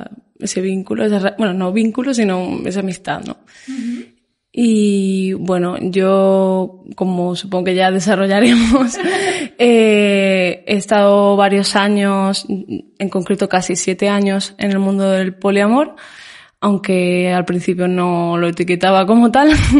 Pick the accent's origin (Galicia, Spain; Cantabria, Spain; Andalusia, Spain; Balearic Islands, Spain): Andalusia, Spain; Granada; also born or lived in Málaga; now in Barcelona, Spain; yo me considero medio malagueña, medio granaína. porque nací en Granada, pero siempre he estado entre las dos ciudades, ¿no? Y precisamente estoy aquí en Barcelona